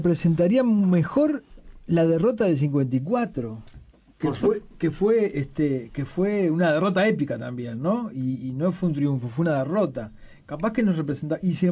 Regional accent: Uruguay; algo que los uruguayos podamos consensuar.

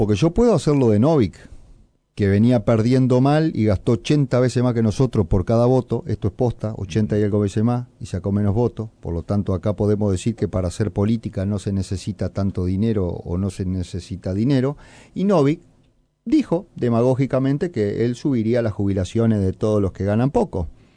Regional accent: Paysandú, Uruguay; Somos los dos de Paysandú

